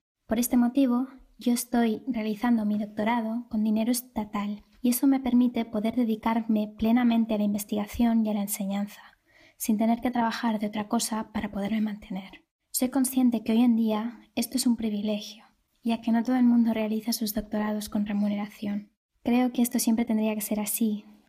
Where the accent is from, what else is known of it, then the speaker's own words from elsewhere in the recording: Spain; soy española y he cursado mis estudios de psicología en Barcelona.